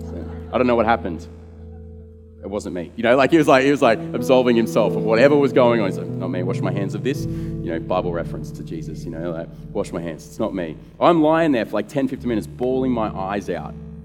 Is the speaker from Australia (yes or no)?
yes; Victoria, Australia; because I'm originally from Victoria